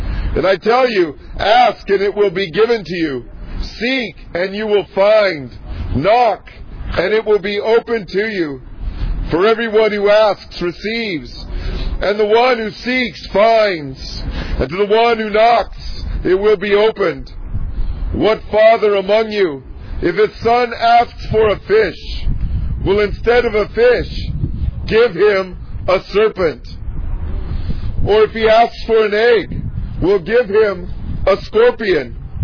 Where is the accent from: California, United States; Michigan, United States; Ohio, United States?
California, United States; I come from Southern California.